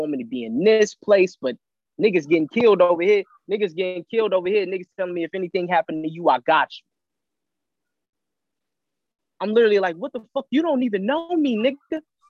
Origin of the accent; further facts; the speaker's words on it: Houston, Texas, United States; Now, I'm from the hood already. I'm from Fondren and Braeswood, Southwest Houston. Grandma stay on MLK, South Park, baby, let's go.